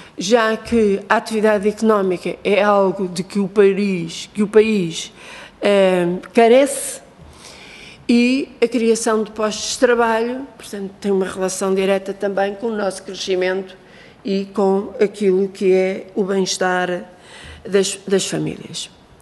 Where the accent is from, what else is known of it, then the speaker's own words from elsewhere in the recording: Vila Franca de Xira, Lisbon, Portugal; na área metropolitana de Lisboa, eu sou de Vila Franca de Xira